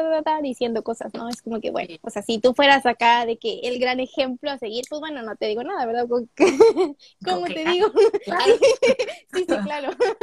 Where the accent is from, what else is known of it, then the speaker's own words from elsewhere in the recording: Nuevo León, Mexico; yo soy de Nuevo León, pero no estoy de que en Monterrey, yo vivo en Cadereyta, que está como a media hora de Monterrey.